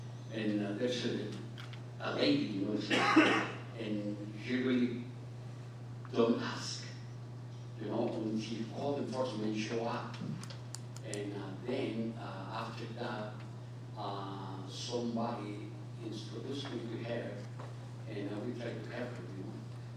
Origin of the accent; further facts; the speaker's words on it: Greece; I'm representing the owner, and I'm from Greece.